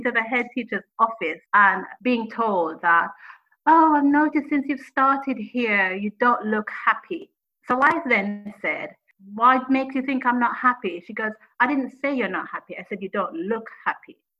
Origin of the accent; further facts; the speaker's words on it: Jamaica; moved away as an adult; Because like I said, growing up in Jamaica, the idea of being black was never something I worried about.